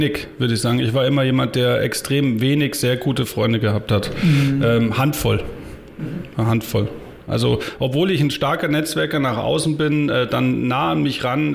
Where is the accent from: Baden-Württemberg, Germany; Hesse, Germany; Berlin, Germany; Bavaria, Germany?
Bavaria, Germany; Dachau; also born or lived in Colombia / Ecuador / Venezuela; Ich bin in Dachau aufgewachsen oder geboren und dann mit meinem Vater